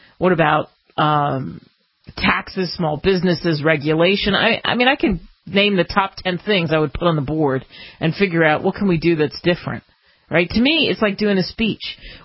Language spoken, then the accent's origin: English; Northeast, United States; And I mean guys, because I'm from the Northeast, right?